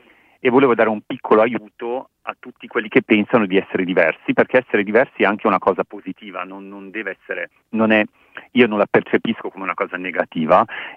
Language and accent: Italian; Croatia; born there; sono nata in Croazia quasi 43 anni fa